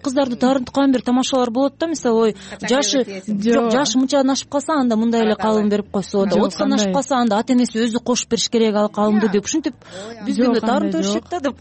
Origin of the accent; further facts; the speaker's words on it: Talas Region, Kyrgyzstan; Мисалы мен өзүм таластыкмын да, анан аяна Жадыра да таластык экен колубуз атат.